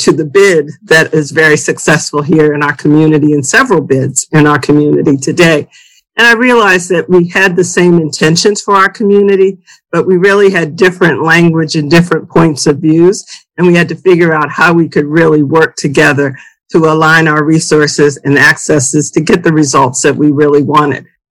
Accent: Washington, District of Columbia, United States; Okay, so I'm born and raised in Washington, D.C. I attended public schools, graduate of the D.C. public schools

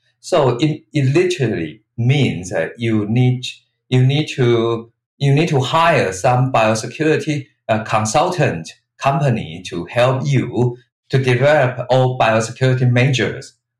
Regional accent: Taiwan; English is a second language; I was born and raised in the Taiwanese countryside, where farmers keep a variety of animals, such as pigs, geese, ducks, and so on.

